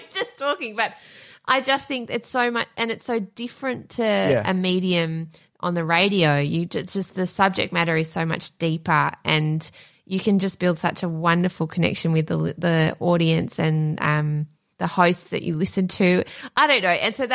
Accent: United Kingdom; As a Brit, our national curriculum somehow just skips all of the horrific colonial history.

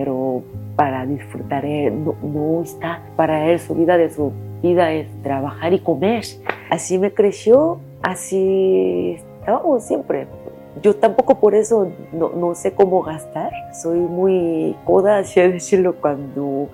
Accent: Busan, South Korea; Es que son de Busan. Somos de Busan.

